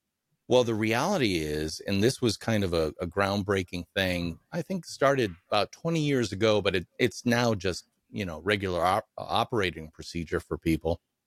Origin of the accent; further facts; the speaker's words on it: Wisconsin, United States; I grew up here in Wisconsin.